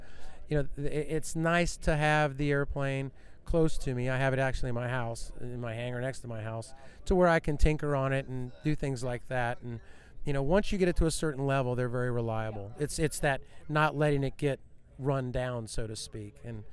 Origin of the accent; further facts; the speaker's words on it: Florida, United States; I'm a cracker. I'm a Florida cracker. I was born and raised in Florida, and I think it's great.